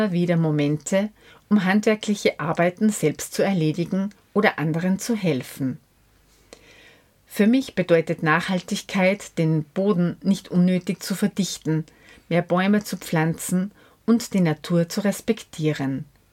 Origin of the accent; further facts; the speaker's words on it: Greece; now in Altenstadt, Germany; Altenstädter, zugezogen aus Griechenland. Ich wurde in Griechenland geboren und wuchs in einer Umgebung auf, in der ein eigener Garten kaum möglich war.